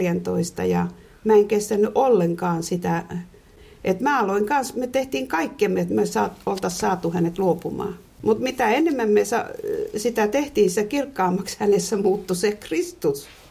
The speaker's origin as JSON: {"language": "Finnish", "town": "Somero", "region": "Southwest Finland", "country": "Finland", "tie": "born or raised there", "said": "Mä kasvoin Somerolla, ihan tämmöisessä maaseutupitäjässä nimeltä Terttilän kylä"}